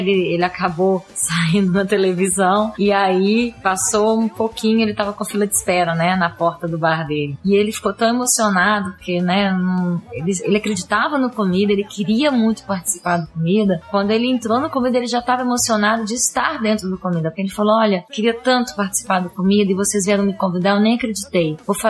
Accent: Minas Gerais, Brazil; Eu sou mineira, né, gente?

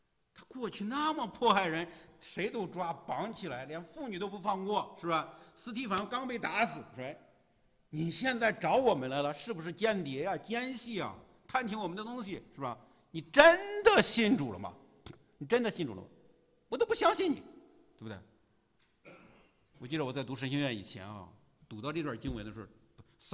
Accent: China; 哎，我是中国人啊，怎么这儿不好？

